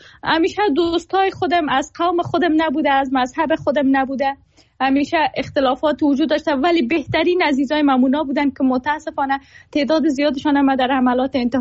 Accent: Afghanistan; ما هم زاده جنگ و بزرگ شده جنگ. زمانی که خب متولد شدیم نسبتاً امنیت در افغانستان بود،

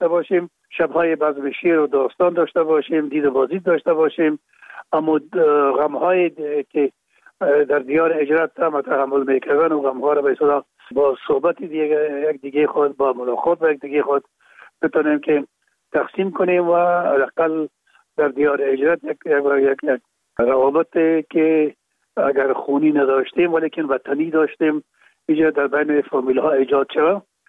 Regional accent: Kabul, Afghanistan; اونجا در شهید کابل به دنیا آمده و اونجا مکتب خواندیم تا زمانی که استاسن به دوازده که در مکاتب ابتدایه خواندیم،

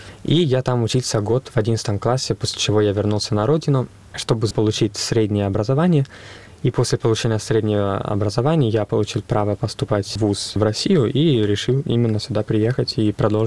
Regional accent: Florence, Tuscany, Italy; Russian is a second language; now in Russia; Как вы знаете, я из Флоренции, да, и у нас во Флоренции всегда было огромное русское меньшинство.

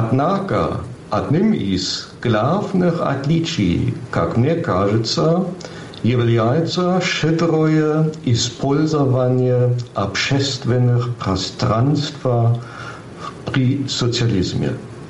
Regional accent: Giessen, Hesse, Germany; Мой родной город Гießen совсем небольшой, но он называет себя университетским городом.

